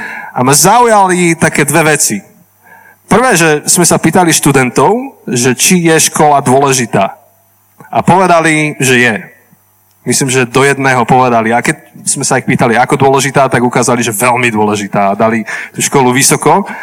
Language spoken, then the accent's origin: Slovak; Žilina, Žilina Region, Slovakia; som tu zo Žiliny